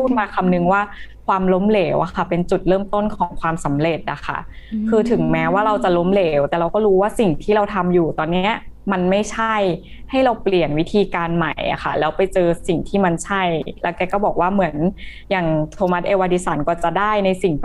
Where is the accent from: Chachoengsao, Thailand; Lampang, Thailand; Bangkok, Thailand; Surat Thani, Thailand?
Bangkok, Thailand; born there; now in Nakhon Si Thammarat, Thailand; เป็นคนกรุงเทพโดยกำเนิดค่ะ